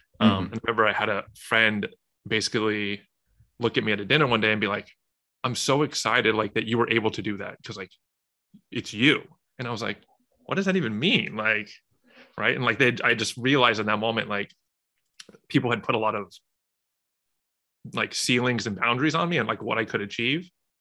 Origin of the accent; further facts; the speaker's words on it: California, United States; Yeah, so grew up in Southern California, hence the kind of the fun things you see on my social.